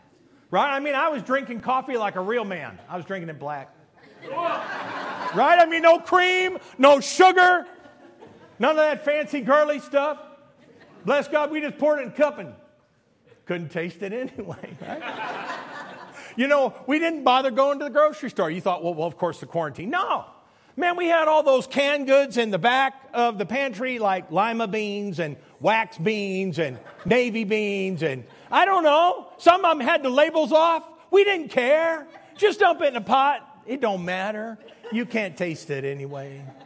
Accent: Illinois, United States; Now, we're from Illinois, y'all. All we ever use in Illinois is pepper and salt.

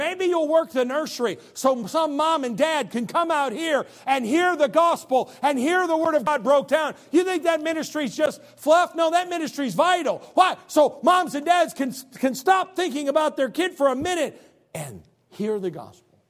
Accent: Illinois, United States; I'm a hick from Illinois, man. All we got out there is some trees that big.

